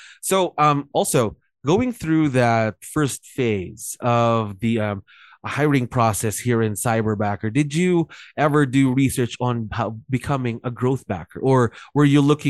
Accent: north, Philippines; Quezon City, not really familiar. I'm from the north, actually.

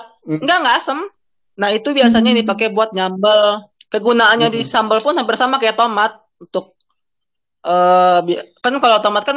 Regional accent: Lampung, Indonesia; kopi Lampung yang paling enak itu ada di dekat kampung gua di Lampung Barat

